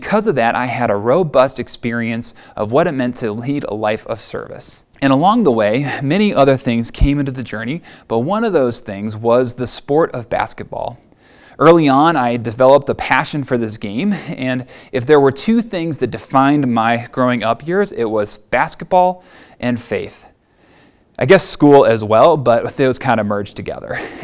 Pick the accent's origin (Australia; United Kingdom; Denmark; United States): United States; Wilmette, Illinois; also born or lived in Prospect Heights / Elmhurst; I was born in Evanston Hospital right here in Chicagoland, and I grew up in the suburbs of Chicago in a wonderful family.